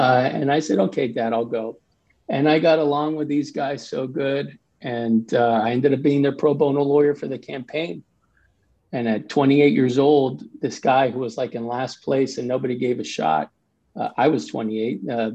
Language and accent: English; Miami, Florida, United States; Born and raised in Miami. South Florida is a region and it's something we all aspire to, but Miami's Miami 100%.